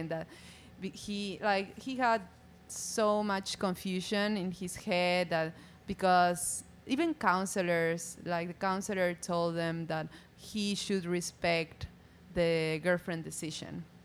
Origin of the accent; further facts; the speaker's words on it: Ecuador; English is a second language; now in Hawaii, United States; I'm from Ecuador and moved to Hawaii last year.